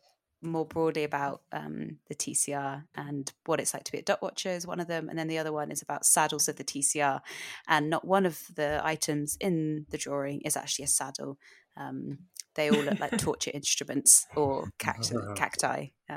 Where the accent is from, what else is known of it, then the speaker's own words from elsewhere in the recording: United Kingdom; I'm British